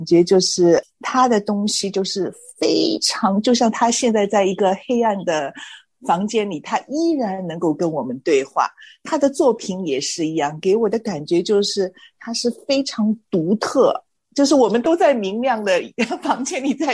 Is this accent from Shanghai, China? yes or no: yes; Shanghai, China; 我注意到黄老师其实也是跟我是同乡，也是上海人